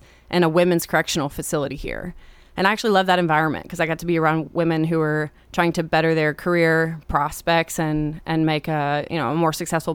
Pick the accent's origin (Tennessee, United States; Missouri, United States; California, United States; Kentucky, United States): Tennessee, United States; so it was really exciting for me to get to come back to my home state. I'm originally from Sumner County.